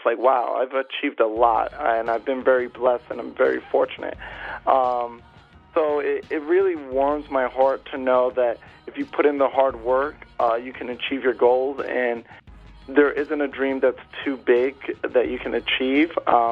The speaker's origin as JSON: {"language": "English", "town": "Flatbush", "region": "New York", "country": "United States", "tie": "born or raised there", "said": "so, yeah, I grew up in Flatbush, and at the time when I was growing up in, like, the early to mid-90s, everybody, like, basically claimed rappers from their neighborhood."}